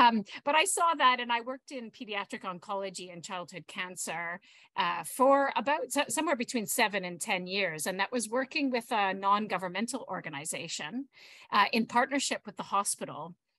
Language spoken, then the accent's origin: English; Canada; I'm Canadian. And now also Australian citizen. And my dad has Ukrainian heritage. And my mom was adopted with unknown heritage.